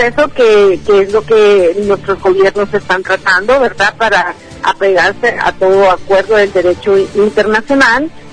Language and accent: Spanish; Honduras; nosotros como hondureños lo que le podemos garantizar es su seguridad